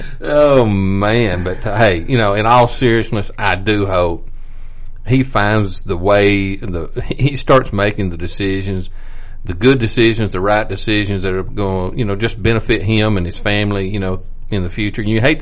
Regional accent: Alabama, United States; I was not raised at Sand Rock. I was raised on Sand Mountain.

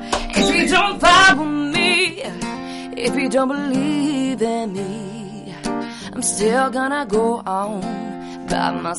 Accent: Coleman, Alabama, United States; You know, I'm coming from Coleman, Alabama.

